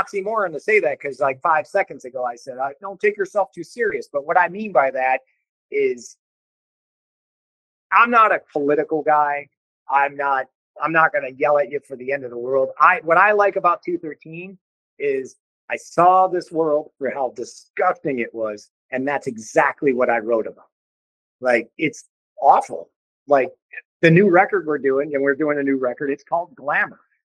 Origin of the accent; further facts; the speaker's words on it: Ohio, United States; So, and growing up in Ohio is a hotbed for those people.